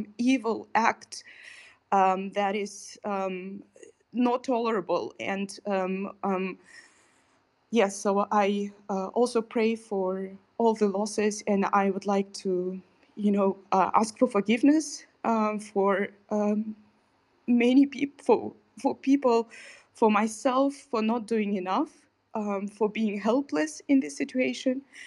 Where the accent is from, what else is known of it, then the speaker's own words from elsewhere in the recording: Kazakhstan; also born or lived in Kyrgyzstan / Tajikistan / Germany; now in Switzerland; I come originally from Kazakhstan, but I've spent years also in Kyrgyzstan and in Tajikistan, but I studied, I did my PhD in Germany. Right now I teach Soviet history in Switzerland at the University of Basel.